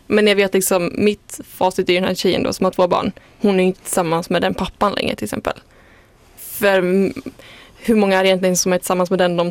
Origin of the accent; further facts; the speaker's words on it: Norrland, Sweden; now in Gothenburg, Sweden; Alltså jag är ju inte från Göteborg. Jag kommer från en liten ort i södra Norrland.